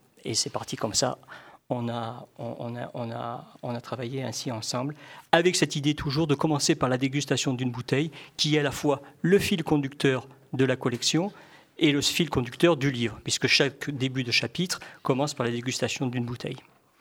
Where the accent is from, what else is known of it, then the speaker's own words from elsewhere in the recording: Bordeaux, Nouvelle-Aquitaine, France; moi, je suis bordelais, je suis né à Bordeaux, mais je ne suis pas du tout tombé dans la barrique quand j'étais petit, parce qu'il n'y avait pas de vigne chez nous du tout.